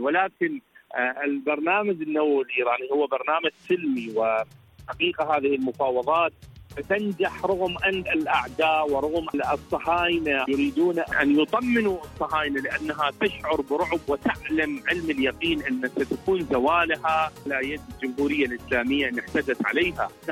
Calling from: Iraq; من العراق

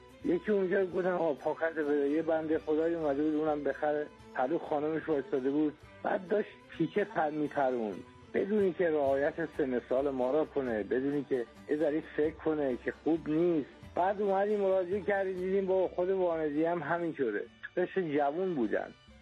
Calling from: Sistan and Baluchestan, Iran; از روستای بابافیل شهرستان سیستم.

